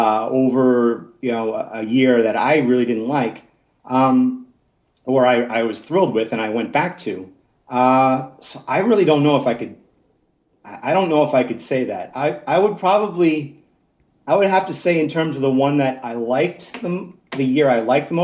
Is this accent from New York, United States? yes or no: no; Boston, Massachusetts, United States; Yeah, Anime Boston is, I'm originally from the Boston area. So Anime Boston's sort of my hub.